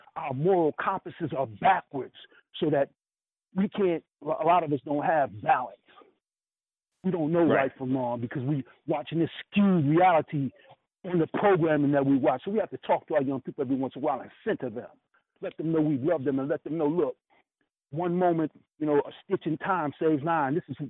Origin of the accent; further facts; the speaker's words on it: Brooklyn, New York, United States; I was raised up in Brooklyn, East New York. I went to Frankie K. Lane High School, PS 202, down the street from 64. Cypress Hill Project, I used to stay in all the time.